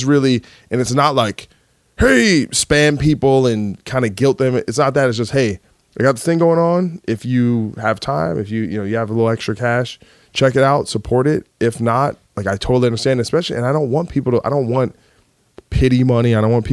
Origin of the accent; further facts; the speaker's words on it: United States; Seville, but I say Seville because I'm from America. We speak American.